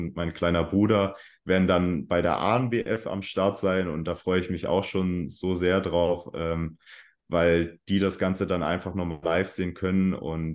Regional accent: Berlin, Germany; born there; now in Hamburg, Germany; Also ich bin gebürtiger Berliner, aber ich wohne jetzt seit 3 Jahren wegen meinem Studium auch in Hamburg.

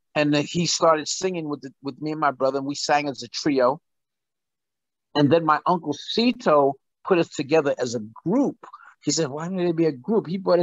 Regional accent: Brooklyn, New York, United States; also born or lived in St. Thomas, Virgin Islands; because we were raised in Brooklyn. I was born at St. Thomas, Virgin Islands, but we were still raised in Brooklyn.

